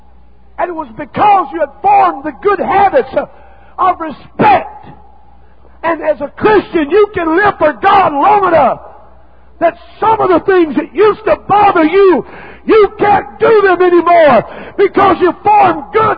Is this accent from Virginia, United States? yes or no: no; Red Clay Hills, Mississippi, United States; I was raised in Red Clay Hills, Mississippi, and all I know is country